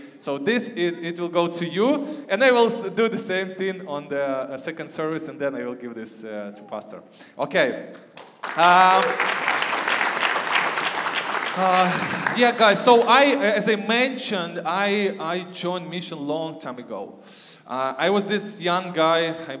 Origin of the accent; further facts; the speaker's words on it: Ukraine; English is a second language; If you hear this weird accent, I'm from Ukraine and I live in Ukraine